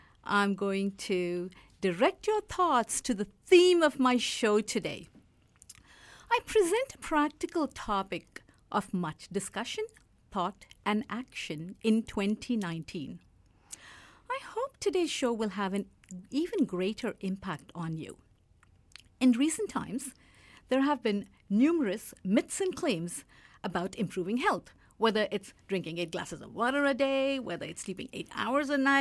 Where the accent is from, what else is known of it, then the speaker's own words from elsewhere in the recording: Mumbai, Maharashtra, India; all the way from Bollywood city, Mumbai. That's my hometown.